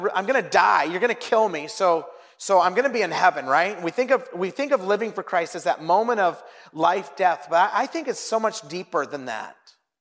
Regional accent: Twin Falls, Idaho, United States; I grew up in Twin Falls, Idaho

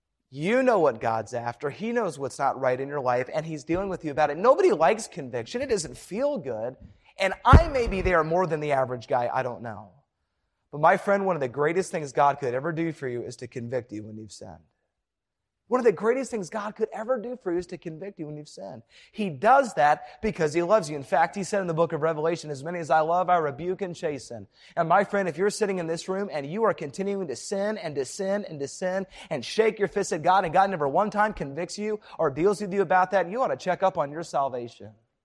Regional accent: Ireland; I'm mad. I'm Irish. I'll always be mad.

